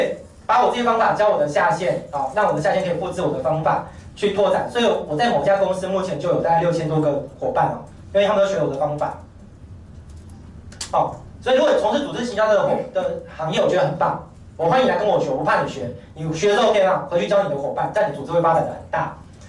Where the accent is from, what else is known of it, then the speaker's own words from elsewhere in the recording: Taiwan; 那我就说我是台湾来的。